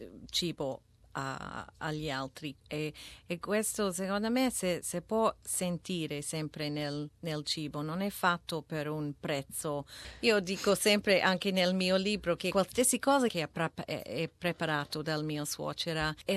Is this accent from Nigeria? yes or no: no; Melbourne, Victoria, Australia; Italian is a second language; Vengo da Melbourne, quindi manco il sole prima di tutto